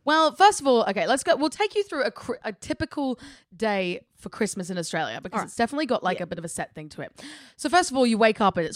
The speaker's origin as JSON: {"language": "English", "country": "United Kingdom", "said": "we're British."}